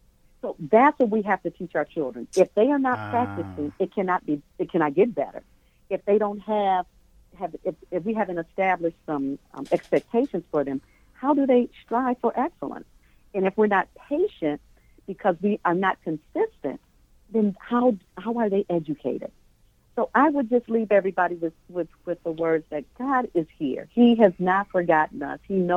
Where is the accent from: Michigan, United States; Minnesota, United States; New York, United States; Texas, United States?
Michigan, United States; Flint; I am from Flint, Michigan. My husband and I both are Flintstones. So we know that we can get through anything.